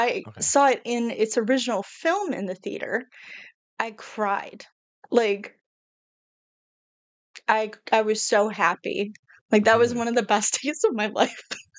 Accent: Michigan, United States; Oh, well, I'm from Michigan. You sink or you swim.

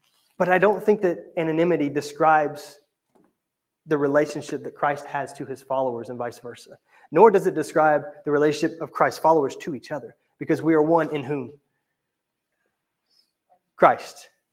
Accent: United States; I'm an American. I love privacy, right?

